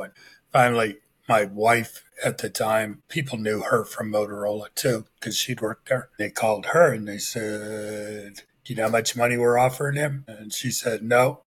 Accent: Toledo, Ohio, United States; born there; I was born in Toledo, Ohio in 1952.

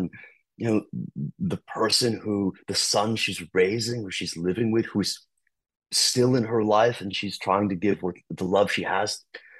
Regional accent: Goshen, New York, United States; I would go to her home where I grew up near Goshen, Hudson Valley.

